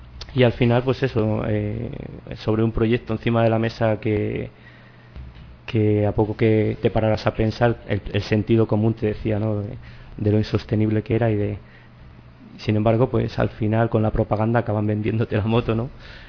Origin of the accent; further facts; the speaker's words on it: Campo de Criptana, Castilla-La Mancha, Spain; yo soy de Campo de Criptana, pero para quien no lo conozca, pues está en el corazón de La Mancha, podríamos decir, cerca de Alcázar de San Juan, que es más conocido.